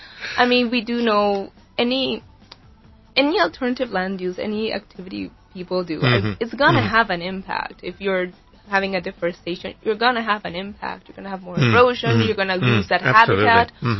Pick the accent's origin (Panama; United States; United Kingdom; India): Panama; Caribbean side; I come from the Caribbean side